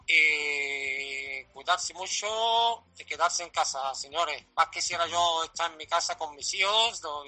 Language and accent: Spanish; Seville, Andalusia, Spain; Yo soy un ponedor de Sevilla.